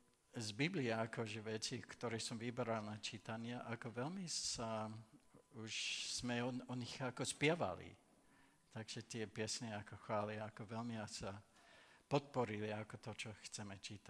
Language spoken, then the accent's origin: Slovak; Canada; Slovak is a second language; do Kanady, odkiaľ som